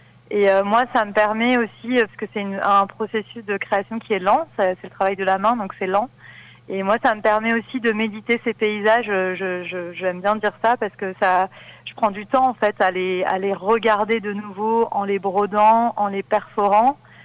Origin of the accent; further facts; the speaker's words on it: Corsica, France; le Cap Corse, qui est ma région d'origine et qui est un peu le point de départ de mes rêveries depuis mon enfance, depuis mon adolescence